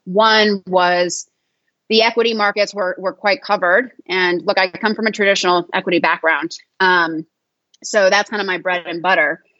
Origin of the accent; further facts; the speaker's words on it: United States; I've only worked in emerging markets, even though I'm American.